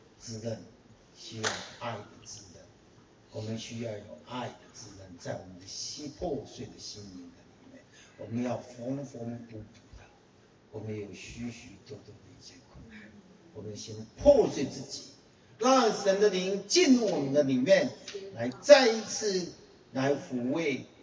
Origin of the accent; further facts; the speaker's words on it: China; 我们中国人常常讲的说，向前看齐。